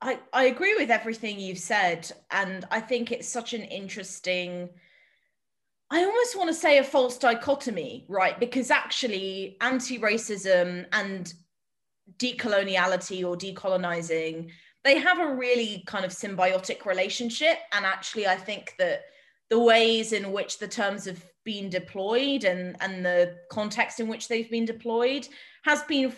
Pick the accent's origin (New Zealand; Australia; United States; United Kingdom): United Kingdom; England; I realise that I'm English